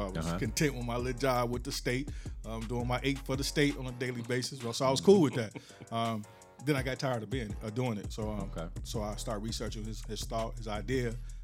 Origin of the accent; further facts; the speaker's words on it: Muskegon, Michigan, United States; I'm from Muskegon, Michigan, on the west side of the state. Been there most of my life.